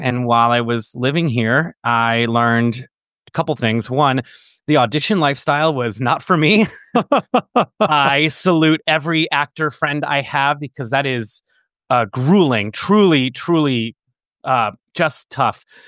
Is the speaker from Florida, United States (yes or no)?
yes; Florida, United States; So even growing up in Florida, we would take these annual or every other year, take a trip to the city and, you know, do a bunch of touristy stuff.